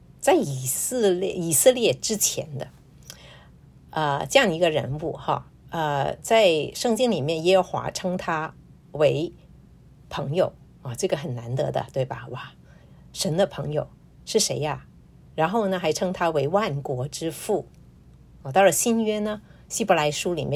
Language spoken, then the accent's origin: Chinese; China; now in United States; 就像我们当年从中国移民到美国一样哈，可能刚刚来的觉得日子好慢哈，但是我们回头看看来时的路，像我自己30年就这样过去了